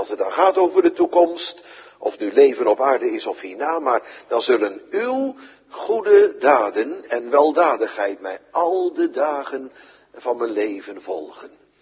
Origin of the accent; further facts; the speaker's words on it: Barneveld, Gelderland, Netherlands; Maar daar waar ik opgegroeid ben, in Barneveld, op de Veluwe, heb je er heel veel.